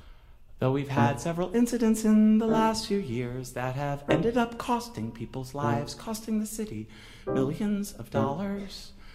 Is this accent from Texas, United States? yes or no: yes; Texas, United States; I'm from Texas.